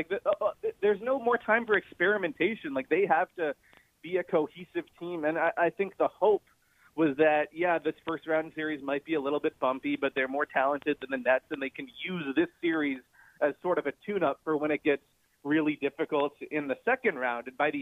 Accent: Toronto, Ontario, Canada; I'm from Toronto. I know what that building is like in the playoffs.

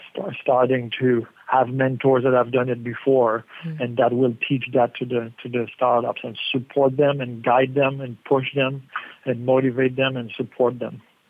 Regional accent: Canada; I'm Canadian

